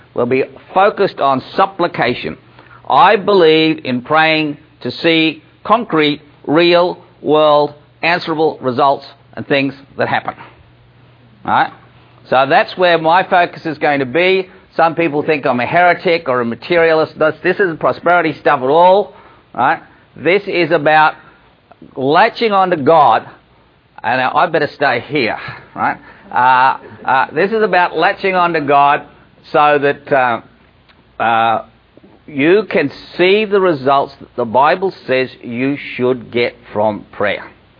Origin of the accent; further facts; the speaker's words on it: Australia; accent: Australian; I put a lot on the slides because of my Australian accent.